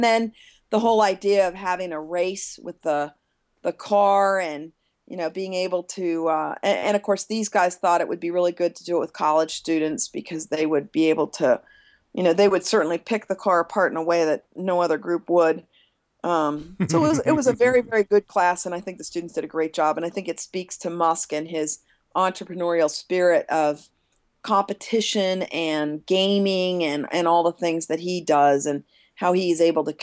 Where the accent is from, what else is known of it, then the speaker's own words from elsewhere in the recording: Arizona, United States; so my home state, Arizona.